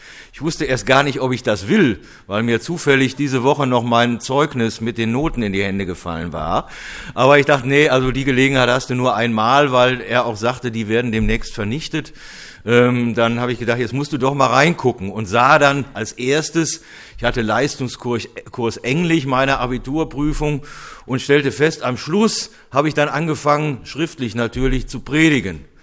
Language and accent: German; Cologne, North Rhine-Westphalia, Germany; in meine alte Heimatstadt Köln, wo wir uns mit einigen Leuten trafen, die vor 40 Jahren mit mir zusammen in einem Kölner Gymnasium das Abitur gemacht haben.